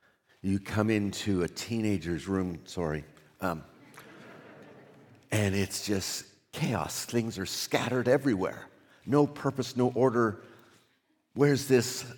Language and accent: English; East Coast, United States; I grew up on the East Coast where blueberries just grow, and they remind me of home.